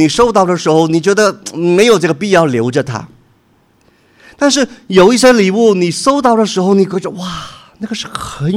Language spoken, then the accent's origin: Chinese; Guangdong, China; 国语讲不过来了哈，你就想到我是广东人了是不是？